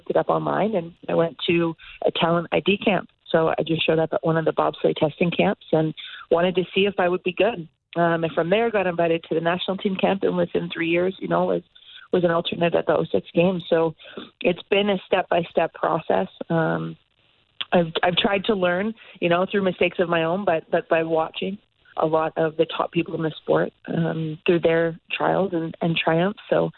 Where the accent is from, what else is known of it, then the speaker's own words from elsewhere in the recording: Calgary, Alberta, Canada; I'm born and raised in Calgary, so being around Canada Olympic Park, now Winsport, and growing up in the mountains